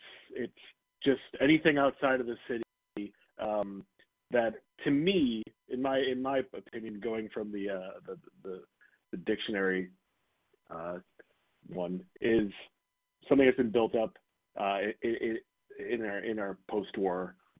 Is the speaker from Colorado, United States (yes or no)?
no; Skokie, Illinois, United States; I'm originally from Skokie, Illinois.